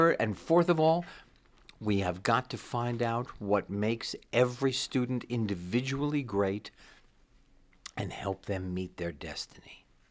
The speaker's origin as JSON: {"language": "English", "town": "New York City", "region": "New York", "country": "United States", "tie": "born or raised there", "said": "Zipser was a woman who lived on the fourth floor of my apartment building growing up in New York City."}